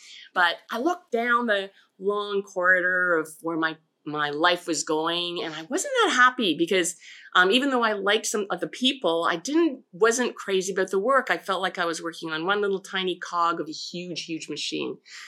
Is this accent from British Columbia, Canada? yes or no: no; Toronto, Ontario, Canada; I grew up in Toronto, and then I think through a special government plan or program, my father and my mother could afford a house in the outskirts of Toronto in a place called Bramalea.